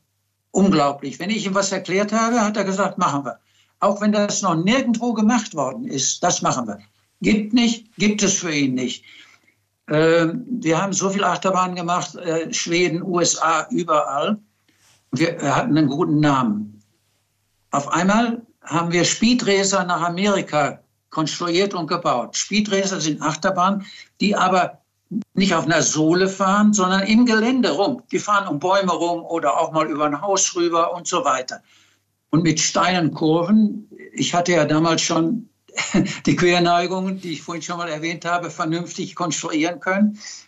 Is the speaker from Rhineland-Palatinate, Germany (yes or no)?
no; Bochum, North Rhine-Westphalia, Germany; ich bin aus Bochum und wir lebten in München.